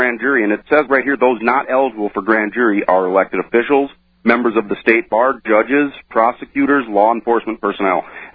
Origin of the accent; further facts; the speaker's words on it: Minnesota, United States; I was tortured in my home state of Minnesota.